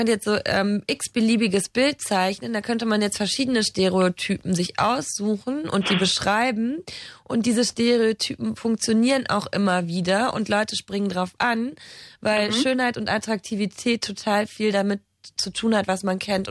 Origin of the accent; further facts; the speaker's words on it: North Rhine-Westphalia, Germany; Ich komme aus dem Rheinland und da wird Karneval gefeiert, ziemlich groß.